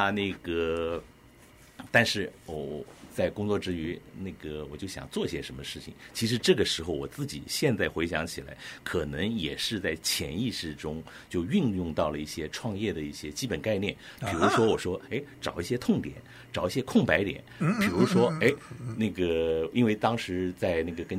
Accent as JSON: {"language": "Chinese", "town": "Shenzhen", "region": "Guangdong", "country": "China", "said": "因为我是从深圳出来的，然后深圳开放的意识，包括我在深圳工作过一段时间"}